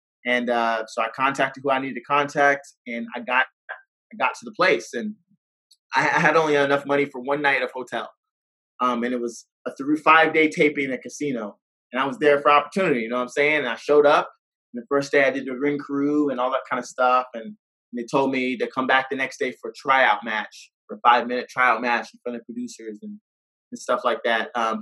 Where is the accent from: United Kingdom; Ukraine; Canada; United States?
United States; I'm American.